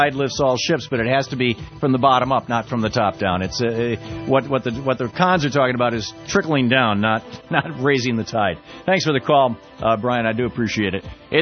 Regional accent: Lansing, Michigan, United States; I grew up in Lansing. Half my friends' parents worked.

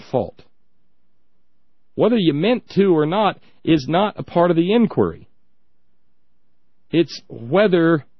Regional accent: United States; And just because I'm an American does not make the slaughter of Iraqi children okay.

